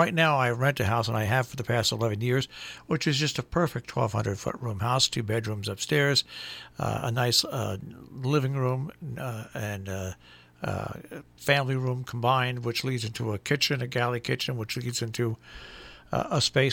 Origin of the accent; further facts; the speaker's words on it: New York City, New York, United States; born there; also born or lived in New England; I was too young to remember, but we lived on when I was born in New York. We lived on the west side in a 15-room apartment overlooking the Hudson River.